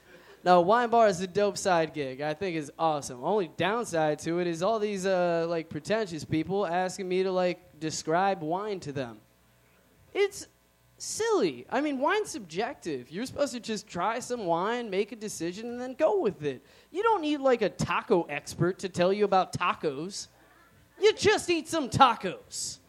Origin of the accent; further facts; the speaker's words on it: Somalia; Yeah, I'm from Somalia. You know, the dangerous part of Africa.